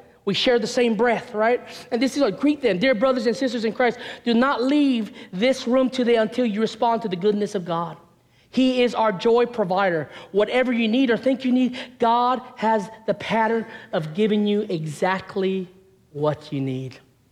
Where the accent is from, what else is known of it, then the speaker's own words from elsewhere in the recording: Hawaii, United States; also born or lived in Nevada / Tennessee; And I can say this because I'm from Hawaii. I pastored in Hawaii, I pastored in Nevada, and I pastored in Tennessee.